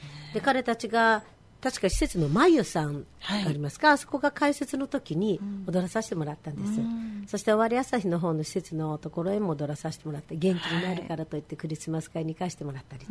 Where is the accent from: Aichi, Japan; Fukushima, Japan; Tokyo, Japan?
Aichi, Japan; Seto; 瀬戸が好きで瀬戸で生まれて育って、うん、なんか好きなんですね、うん、瀬戸弁なんか私これが他行って方言で通じないと思わなかったぐらい、瀬戸がまあここが全てぐらいに思ってましたからね。